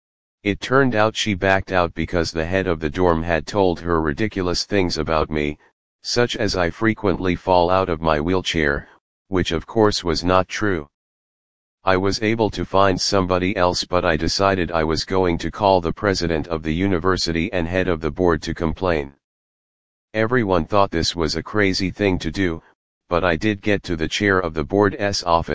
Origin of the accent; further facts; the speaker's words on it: Brooklyn, New York, United States; also born or lived in Philadelphia; I was born in Philadelphia in 1947 and grew up in Brooklyn.